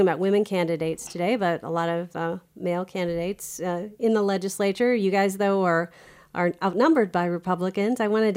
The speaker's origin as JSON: {"language": "English", "region": "Iowa", "country": "United States", "said": "I remember years ago when I first started as a journalist, I would tell people I was from Iowa"}